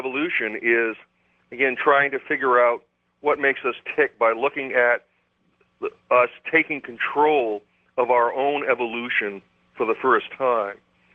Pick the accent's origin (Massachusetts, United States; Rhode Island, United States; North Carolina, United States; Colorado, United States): Rhode Island, United States; Pawtucket; Well, I come from Pawtucket, Rhode Island, which is the first town in North America with a factory in the late 1700s